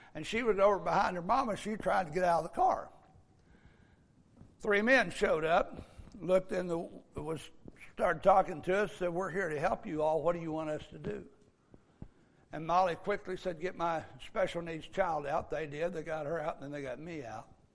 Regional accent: Meeker, Oklahoma, United States; I'm from Meeker, Oklahoma.

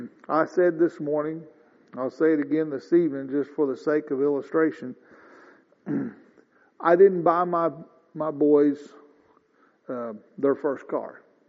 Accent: Missouri, United States; they found out that I came from Missouri, and because I wouldn't just immediately do exactly what they said on something, they called me a hard-headed Missourian.

